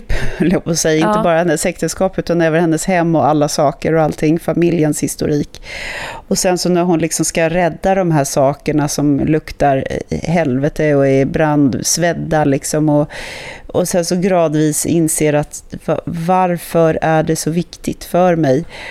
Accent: Djursholm, Stockholm County, Sweden; jag växte upp i Djursholm med ganska många knepiga, ganska udda familjer som hade en väldigt, väldigt speciell, man ska säga, värdegrund som var ganska extrem.

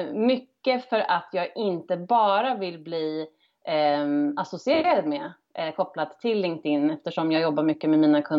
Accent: Örebro, Stockholm County, Sweden; Som valde att flytta hem till min hemstad Örebro.

